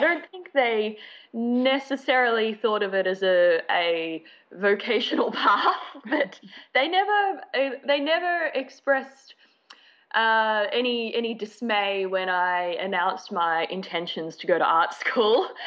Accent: Melbourne, Victoria, Australia; I grew up in the outer suburbs of Melbourne, which is pretty uncool.

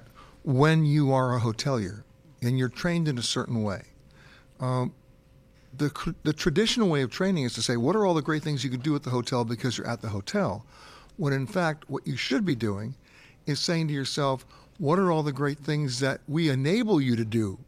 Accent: New York City, New York, United States; That's how I grew up in New York. You knew a mile was between 76th and 96th Street.

